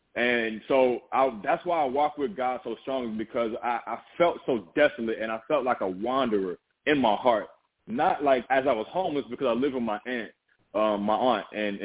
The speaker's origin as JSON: {"language": "English", "town": "Edwardsville", "region": "Illinois", "country": "United States", "tie": "born or raised there", "said": "I was raised in Edwardsville, Illinois, in a house of with six kids, two of my uncles and then my mother."}